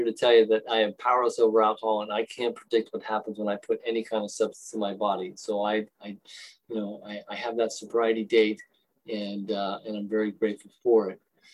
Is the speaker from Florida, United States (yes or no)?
no; Novato, California, United States; you know, I grew up in Novato, and I'll tell you a little bit of the geographic in Novato. And Novato is about 25 miles north of the Golden Gate Bridge, and we're in Marin County.